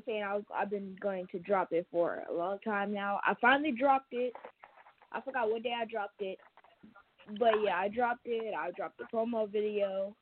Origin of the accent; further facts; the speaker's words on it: Stockton, California, United States; I'm 13 years old. I'm from Stockton, California.